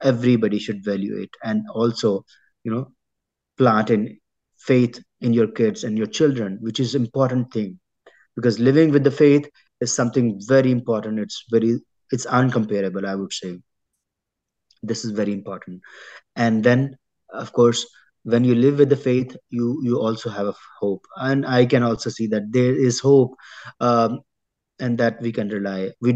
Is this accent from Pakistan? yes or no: yes; Pakistan; English is a second language; Oh, despite being born and raised in Pakistan, I can also doubt on that, because hope is there.